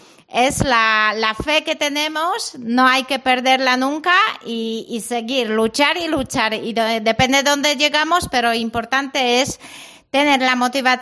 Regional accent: Poland; Spanish is a second language; moved away as an adult; Yo salí de Polonia para buscar mejor trabajo y sobre todo poder mejorar la situación familiar y económica.

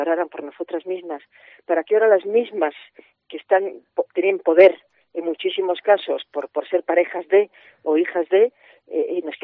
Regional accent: Vigo, Galicia, Spain; Llevo mi infancia y mi adolescencia la pasé en Vigo. De hecho, el libro está dedicado a mis compañeras de curso de Isabel la Católica, que era un colegio maravilloso, estaba en la Alameda, en Vigo

